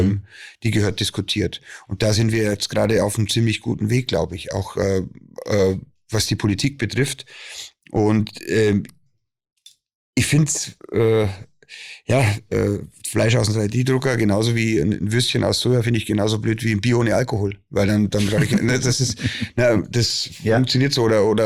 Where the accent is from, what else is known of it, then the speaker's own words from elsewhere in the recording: Bavaria, Germany; Ich komme aus Bayern